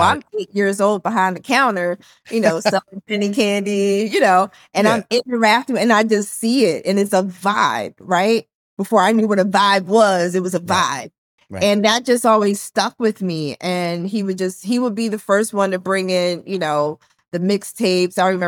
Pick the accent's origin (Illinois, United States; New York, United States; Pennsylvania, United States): Pennsylvania, United States; Philadelphia; Yeah, I'm from Philly. My father's from Harlem. My mother's from Bermuda.